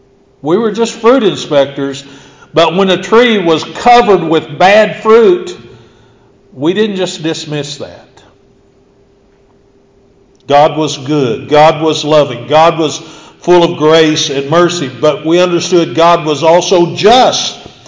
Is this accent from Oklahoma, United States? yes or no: yes; Hilton, Oklahoma, United States; I've told the story often. I grew up in Hilton, Oklahoma at the Shell Street Church of Christ